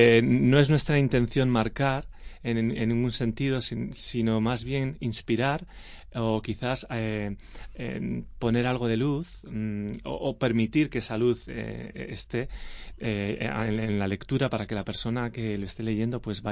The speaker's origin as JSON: {"language": "Spanish", "town": "Burgos", "region": "Castile and León", "country": "Spain", "tie": "born or raised there", "said": "Tenemos también previsto hacerlo en Burgos, mi ciudad natal, que me hace muchísima ilusión."}